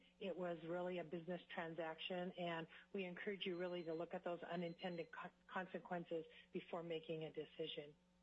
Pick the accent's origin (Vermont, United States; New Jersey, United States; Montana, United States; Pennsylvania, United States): Montana, United States; I am from Montana, and I am representing the Montana Nurses Association.